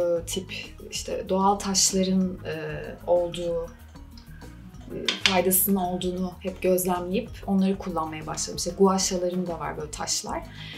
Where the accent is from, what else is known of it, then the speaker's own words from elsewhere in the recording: Kaş, Antalya, Turkey; Marka benim büyüdüğüm yerden, çocukluğumun geçtiği, yazlarımın geçtiği yerden ilhamla çıkıyor. Kaş benim memleketim.